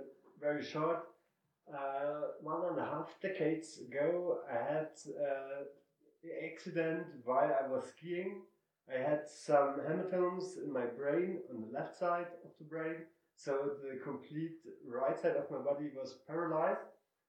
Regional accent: Germany; In English, you would pronounce it … I'm from Germany. I'm visiting here Cuenca in Ecuador for a few days.

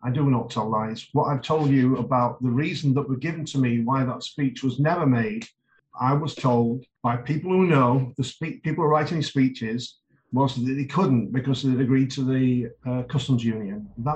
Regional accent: Yorkshire and the Humber, United Kingdom; I am English. I come from Middle England. I come from Yorkshire, right in the middle of England, probably quite in the near to the geographic centre.

